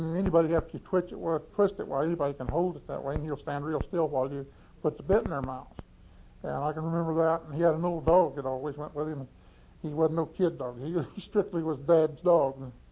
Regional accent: Fort Gibson, Oklahoma, United States; born there; also born or lived in Arizona; Yeah, I was born just outside of Fort Gibson, Oklahoma. The earliest thing, my memories, is when we lived in Arizona, about 1929.

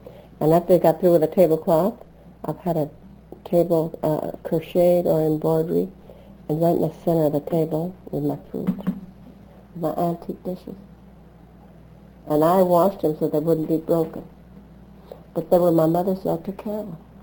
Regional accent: California, United States; I said, no, I'm from California.

